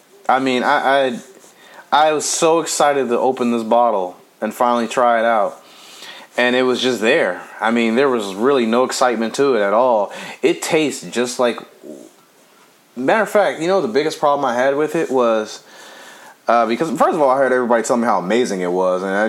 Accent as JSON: {"language": "English", "town": "Compton", "region": "California", "country": "United States", "said": "In my old, well, I wouldn't say my old neck of the woods because I'm from Compton, but it's down the street."}